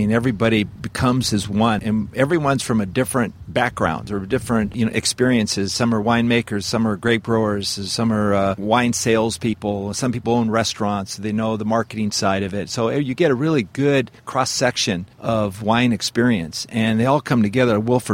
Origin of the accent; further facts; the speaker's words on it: California, United States; Well, born and raised in California, Southern California, and I grew up here, and we make our home here.